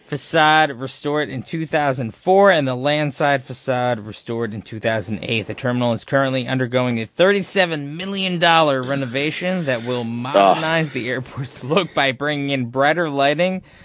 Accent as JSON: {"language": "English", "region": "New Jersey", "country": "United States", "tie": "born or raised there", "said": "I just know as growing up in New Jersey, all of a sudden Trader Joe's just popped up everywhere."}